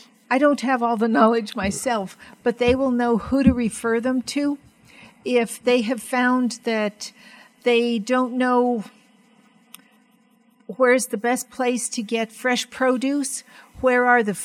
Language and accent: English; Placitas, New Mexico, United States; Because I'm from Placitas, I go up there every now and then